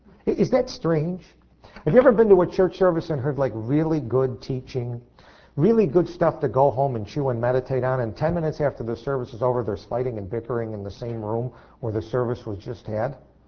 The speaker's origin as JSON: {"language": "English", "country": "United States", "tie": "born or raised there", "said": "now again, it's so hard to relate because we grew up in America."}